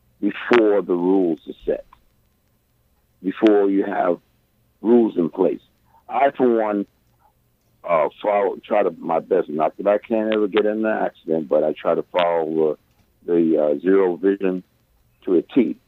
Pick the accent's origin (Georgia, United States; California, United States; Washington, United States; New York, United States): New York, United States; New York City; I live in New York City, and I've lived in New York City all my life.